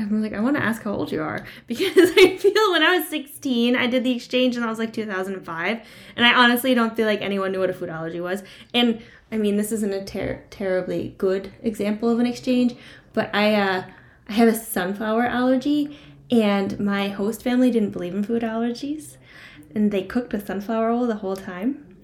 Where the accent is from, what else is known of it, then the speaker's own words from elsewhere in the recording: Canada; moved away as an adult; also born or lived in France / United States / London, England; now in Germany; I'm from Canada, so I went to school in French.